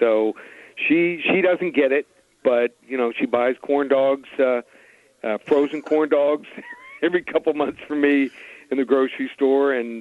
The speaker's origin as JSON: {"language": "English", "town": "Miami", "region": "Florida", "country": "United States", "tie": "born or raised there", "said": "So, growing up in Miami, you don't see too many people eating corn dogs."}